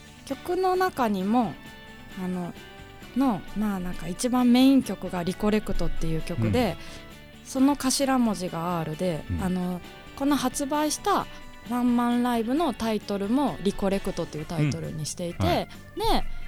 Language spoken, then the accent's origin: Japanese; Nara, Japan; also born or lived in Ise; now in Tokyo, Japan; 。三重県の伊勢で生まれて奈良で育って、100万円貯めて、東京に出てきました。